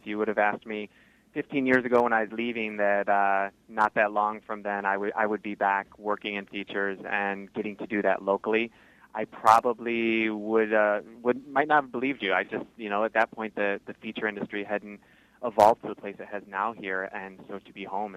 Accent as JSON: {"language": "English", "town": "Pinckney", "region": "Michigan", "country": "United States", "tie": "born or raised there", "lives_now": "Los Angeles, United States", "said": "I grew up in Pinckney, loved the arts, I loved film, and eventually my long journey took me through Eastern"}